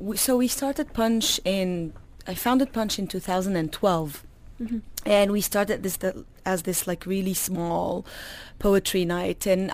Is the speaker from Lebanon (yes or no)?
yes; Tripoli, North Governorate, Lebanon; It probably departs from my relationship to my hometown, Tripoli, Lebanon